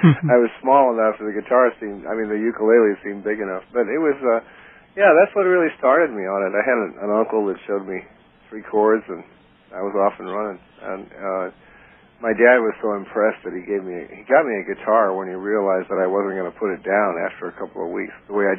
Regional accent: Miami, Florida, United States; born there; also born or lived in Ecuador / Texas / New Orleans; I was born in Miami, and that was strictly a matter of convenience because my father happened to be stationed there at the time. And I don't think we stayed there more than 6 or 7 months. And then we went to Ecuador

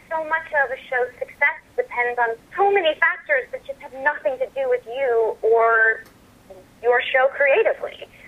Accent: Los Angeles, California, United States; Well, I think a part of it is I grew up in Los Angeles, so all that television stuff came about because I was there, living there, growing up.

